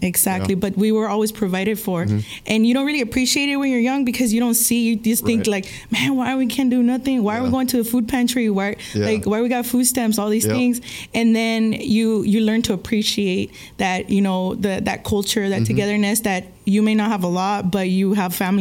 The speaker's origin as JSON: {"language": "English", "town": "Brownsville", "region": "Texas", "country": "United States", "tie": "born or raised there", "also_born_or_lived": "Houston", "said": "I was born in Houston, but we were raised in the border, mm-hmm. Brownsville, Texas."}